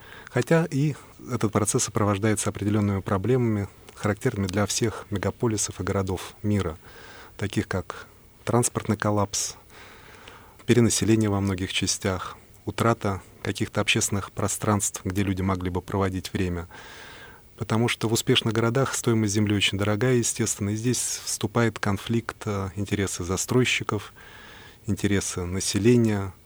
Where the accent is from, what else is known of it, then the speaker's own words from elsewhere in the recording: Moscow, Russia; я как москвич хотел бы сказать, что наш город развивается в очень правильном направлении.